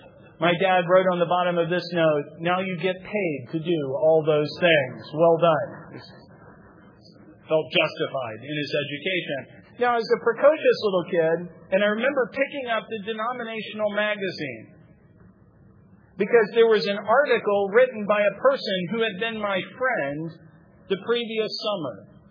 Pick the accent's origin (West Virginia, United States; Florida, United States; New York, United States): West Virginia, United States; accent: Southern; And so I drilled my Southern accent out of my head, unfortunately, by listening to what I discovered later was Canadian radio. Which is why I now have an accent somewhere between a West Virginian sounding like a Canadian